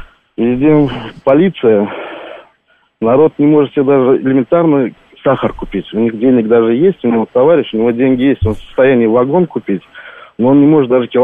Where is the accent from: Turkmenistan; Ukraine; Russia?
Turkmenistan; moved away; Я родом из Туркменистана.